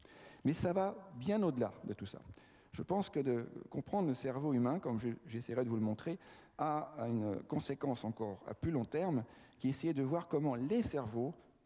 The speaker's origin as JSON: {"language": "French", "region": "Brittany", "country": "France", "said": "Je suis breton et je le compare souvent aux côtes bretonnes."}